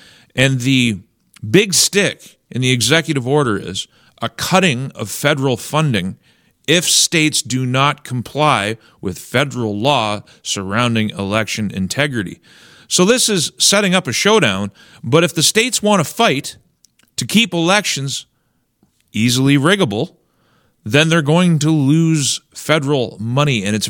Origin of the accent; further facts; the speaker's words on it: Canada; Now, I'm a Canadian. I was born in Canada. I've been here my entire life.